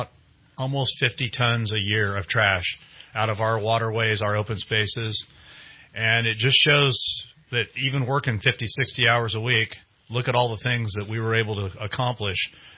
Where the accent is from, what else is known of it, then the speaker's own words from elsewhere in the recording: California, United States; I've grown up here in Shasta County all my life. Went to Anderson High School.